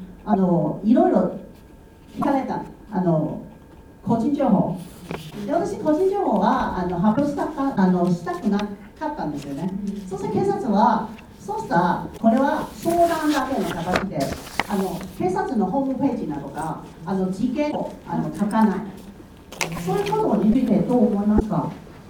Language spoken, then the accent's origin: Japanese; Hong Kong; Japanese is a second language; now in Japan; 私はあの香港で、生まれ育ちました